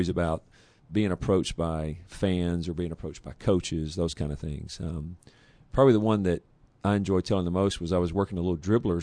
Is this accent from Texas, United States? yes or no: yes; Texas, United States; I was from Texas.